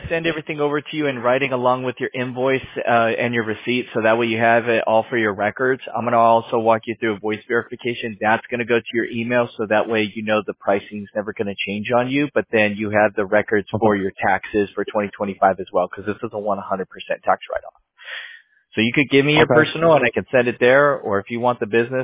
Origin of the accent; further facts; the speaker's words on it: California, United States; I am from California, yeah.